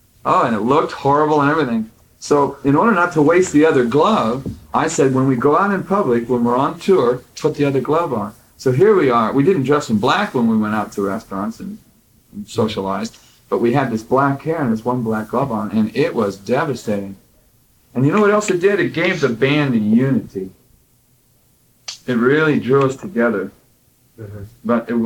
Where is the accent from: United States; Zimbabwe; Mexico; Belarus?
United States; San Jose, California; they sent us up to San Jose, my hometown, to play.